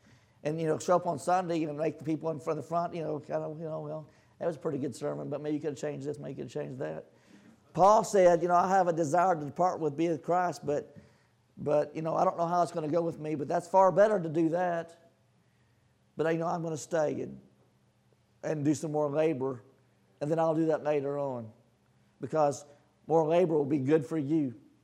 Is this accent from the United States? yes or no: yes; Texas, United States; When I was a child, I lived in Texas. I was originally from Texas. My grandmother lived in Azle.